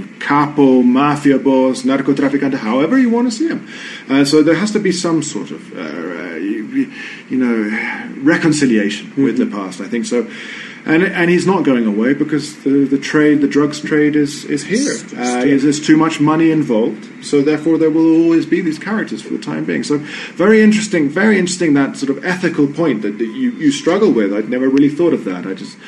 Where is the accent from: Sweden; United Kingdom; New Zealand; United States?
United Kingdom; England; I was born and raised in England, so therefore in Colombian minds, I'm a hooligan.